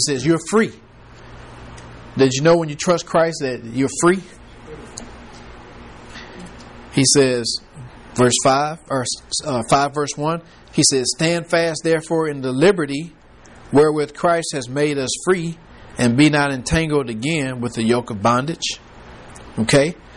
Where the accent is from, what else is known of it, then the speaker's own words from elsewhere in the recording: Detroit, Michigan, United States; when I came here from Detroit, and we had a loving church back in Detroit